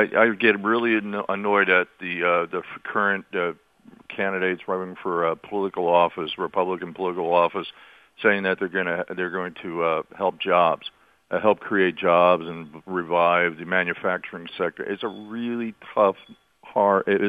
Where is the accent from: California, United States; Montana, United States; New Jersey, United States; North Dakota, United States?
New Jersey, United States; I grew up in New Jersey. I worked in factories